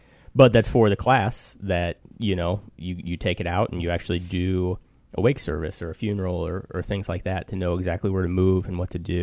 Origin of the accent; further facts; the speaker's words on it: Iliopolis, Illinois, United States; And born and raised in Iliopolis, so about 25 minutes from Decatur is all. My mom and dad have the grocery store there. Grew up there, big sports guy, big outdoorsman growing up.